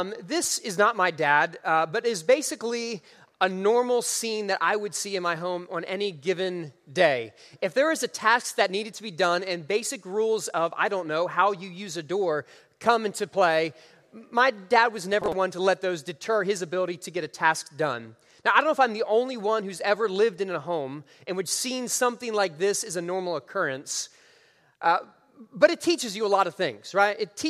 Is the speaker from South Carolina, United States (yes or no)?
no; Texas, United States; But if I tell any stories about growing up in West Texas, just go with me on that.